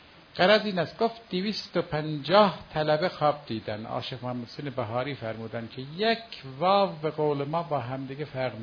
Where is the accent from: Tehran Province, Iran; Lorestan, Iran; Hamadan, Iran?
Hamadan, Iran; Bahar; گفتم آقا اهل بهارم، اهل خودش هست یا اطرافش؟ نه اهل همدانم. فرمودن خودش یا اطرافش؟ گفتم اطرافش. فرمودن اهل بهاری؟ بله.